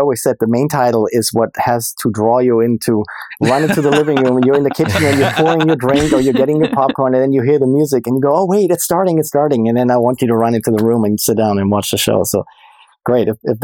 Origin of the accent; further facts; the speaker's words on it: Germany; moved away as an adult; now in Los Angeles, United States; I was born and raised in Germany, and then I went to college in Boston at Berklee College of Music.